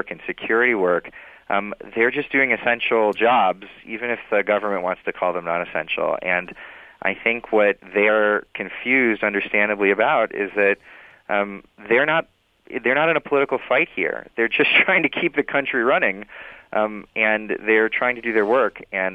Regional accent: California, United States; You know, I'm from California, and when I thought I was moving to, you know, when I moved to Washington

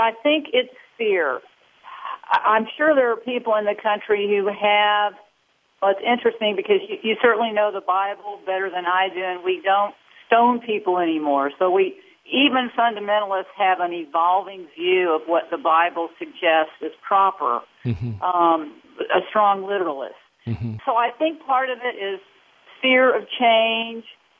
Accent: Texas, United States; I was born and raised in Texas, but I have practiced law other places

